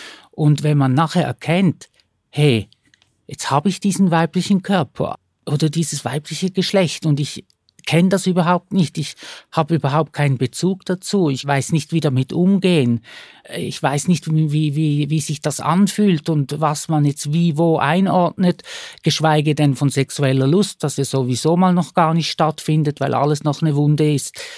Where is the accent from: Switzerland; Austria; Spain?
Switzerland; born or raised there